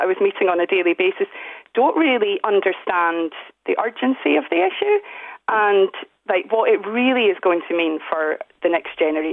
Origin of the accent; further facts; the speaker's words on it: Scotland, United Kingdom; accent: Scottish; So I grew up in Scotland, you'll hear from the accent, and we were only a few miles from this oil refinery.